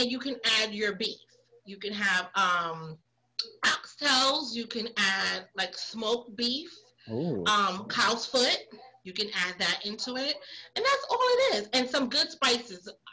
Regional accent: Brooklyn, New York, United States; Growing up in Brooklyn in the 80s and in the 90s, being Haitian wasn't a thing.

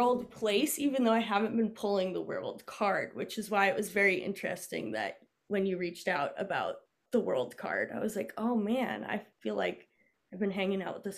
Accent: New England, United States; my experiences in growing up in New England and living in New Mexico.

